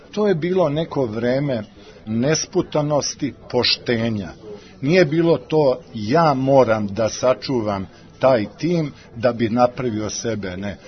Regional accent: Požega, Šumadija and Western Serbia, Serbia; ja sam došao iz Požege, pa Užice i to, ja sam tako živeo ceo život.

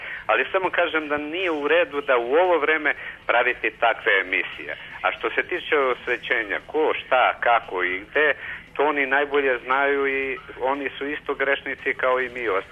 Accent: Niš, Nišava District, Serbia; now in Leušići, Serbia; iz Niša sam

